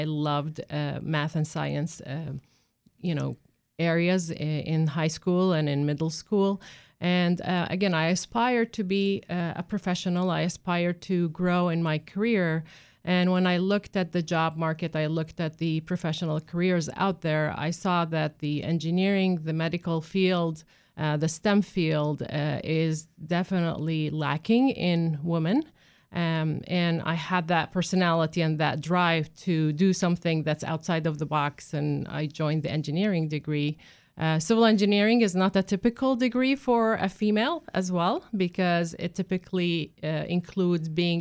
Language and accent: English; Kuwait; also born or lived in Iraq; now in United States; I am from the land of Mesopotamia, which is in the new country name is Iraq. I grew up in Kuwait, however. My parents basically migrated to Iraq, and then eventually I immigrated to the United States because this is where I want to be and this is what I call home.